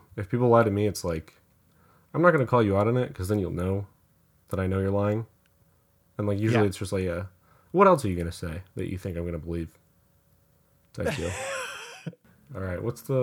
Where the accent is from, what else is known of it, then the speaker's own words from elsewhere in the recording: Michigan, United States; I grew up here. Well, not in Lansing, but I grew up in Michigan.